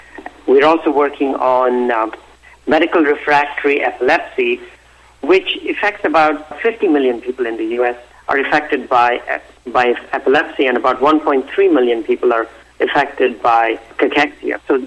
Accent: Connecticut, United States; my background is I grew up in Connecticut, and I went to the University of Maryland.

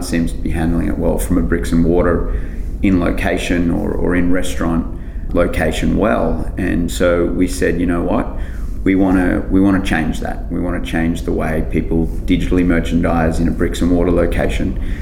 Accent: Australia; I'll use the Australian market today. Mm-hmm. You know, my accent's a dead giveaway.

